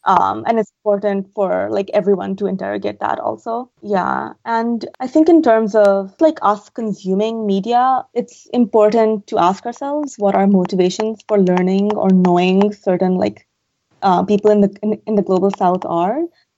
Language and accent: English; Pakistan; I'm from Pakistan